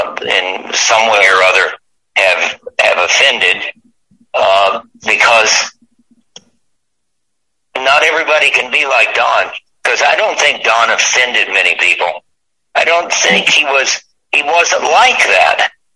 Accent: Bowling Green, Kentucky, United States; Maybe it's growing up in the South. You can't. My mother used to say, you can take the boy out of Bowling Green, but you can't take the Bowling Green out of the boy. And I'll always have a little of that in me.

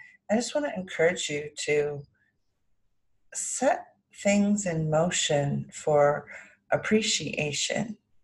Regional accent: California, United States; Even though I grew up in California, I still love the fall.

